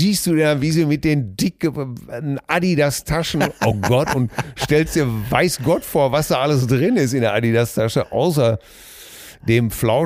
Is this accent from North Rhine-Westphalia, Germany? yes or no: yes; Witten, North Rhine-Westphalia, Germany; Ich komme aus Witten, was nur unweit vom Caesars Palace entfernt ist.